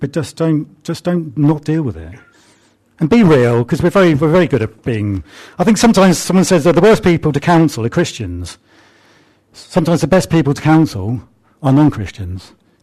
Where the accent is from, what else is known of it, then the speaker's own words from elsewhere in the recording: United Kingdom; Because we're quite British about it.